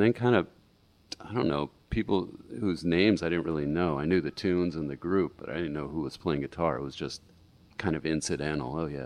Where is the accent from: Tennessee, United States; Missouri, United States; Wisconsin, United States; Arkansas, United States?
Missouri, United States; St. Louis; Well, I was raised in St. Louis and, came up in the mid to late 70s, really, is when I started getting serious about guitar. And the area of St. Louis where I grew up was pretty integrated.